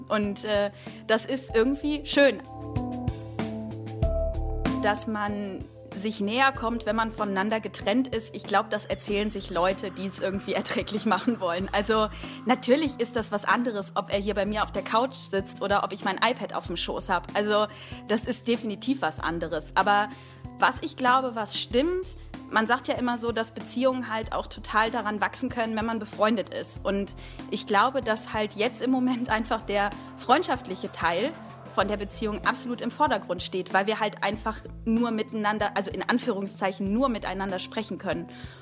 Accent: Wuppertal, North Rhine-Westphalia, Germany; ich bin aus Wuppertal

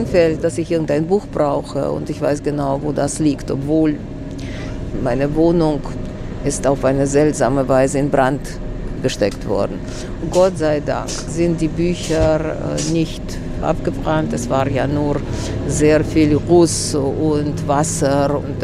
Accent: Moscow, Russia; moved away as an adult; Das ist meine Heimat, ist Moskau. Ich habe dort über 70 Jahre gelebt und geboren worden.

